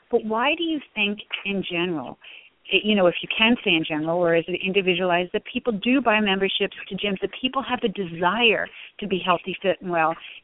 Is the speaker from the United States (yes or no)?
yes; Atlantic City, New Jersey, United States; born there; I was born in Atlantic City, and I think I was only a couple hours old